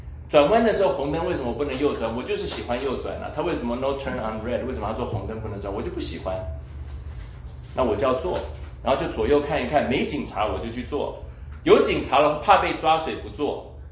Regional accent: China; 因为好像我们中国人有这种文化，有这种教育，

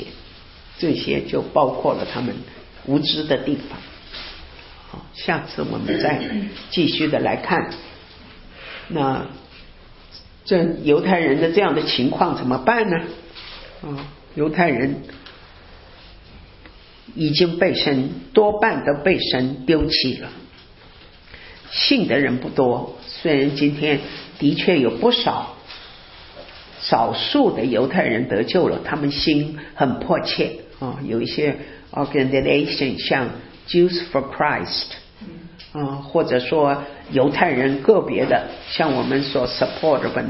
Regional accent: China; 我们中国人觉得我们就是受了一些

